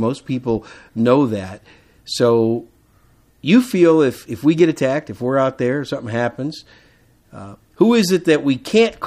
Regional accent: Wisconsin, United States; also born or lived in New York City; You know, I was born in New York City, raised in Wisconsin. I've been living in Texas a long time.

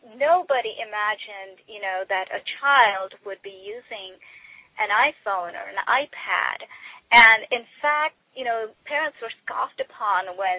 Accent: India; I grew up in India, and I wanted my kids to be exposed to stories from around the world.

